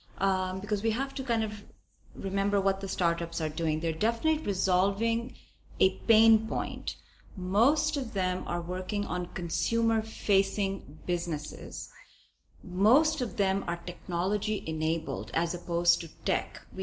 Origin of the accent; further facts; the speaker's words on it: United States; I, as an American citizen, have actually paid for that, right?